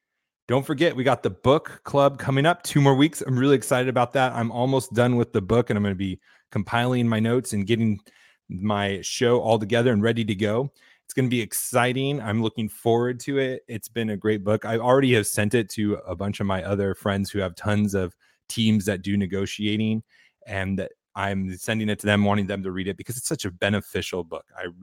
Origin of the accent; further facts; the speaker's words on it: California, United States; Now, I come from California, where there is no end to what you can do as a teacher in California and still not get fired.